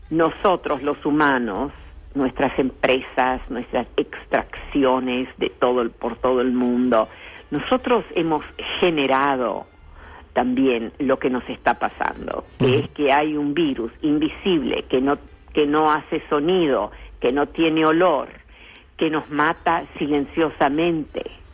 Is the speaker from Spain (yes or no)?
no; Netherlands; Por ejemplo, yo soy holandesa, ¿no?